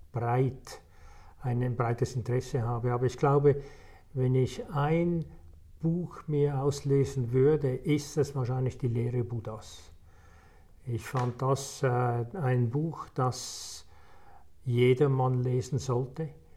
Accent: Switzerland; Ich bin in der Schweiz geboren, aufgewachsen, habe in verschiedenen Industrien gearbeitet, habe in Amerika studiert

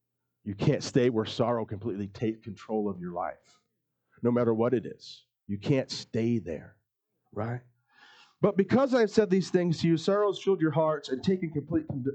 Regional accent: Elmira, New York, United States; If you want to walk around the streets of Elmira, my hometown, safe, find someone with an I at the end of their name or an O. Because it's Italian land.

